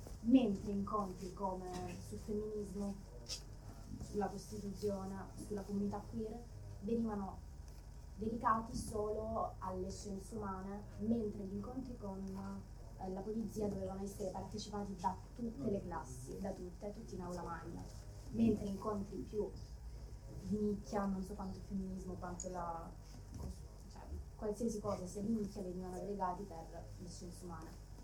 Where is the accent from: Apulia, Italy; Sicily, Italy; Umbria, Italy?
Apulia, Italy; Lecce; Io vengo da Lecce e sono fuori sede. Ho finito l'anno scorso le scuole superiori